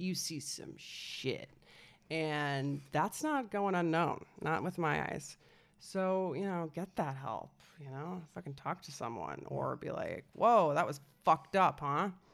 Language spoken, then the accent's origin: English; Colorado, United States; It's neighboring to the town I grew up in. And that is Bailey, Colorado.